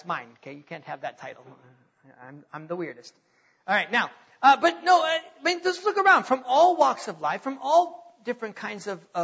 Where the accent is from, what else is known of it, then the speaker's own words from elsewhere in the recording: North Dakota, United States; I'm from North Dakota, you know.